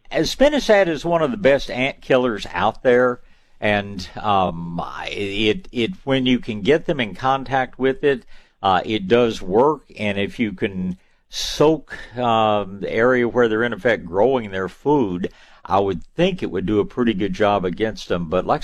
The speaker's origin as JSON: {"language": "English", "town": "Dallas", "region": "Texas", "country": "United States", "tie": "born or raised there", "said": "used to see a lot of them growing up in the Dallas area when I was going to school up in that part of the world."}